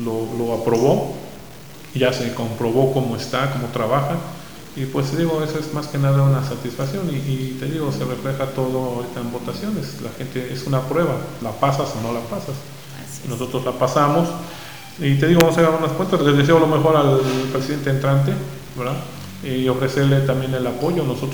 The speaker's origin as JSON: {"language": "Spanish", "town": "Tetela", "country": "Mexico", "said": "acá estamos y seguiremos siendo teteleses"}